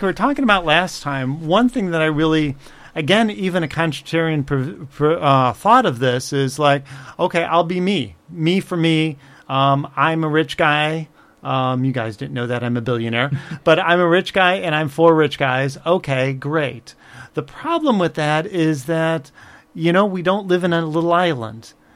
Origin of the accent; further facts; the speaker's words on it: Chicago, Illinois, United States; You could be from my hometown of Chicago and be seeing exactly the same kind of thing in a different kind of dimension.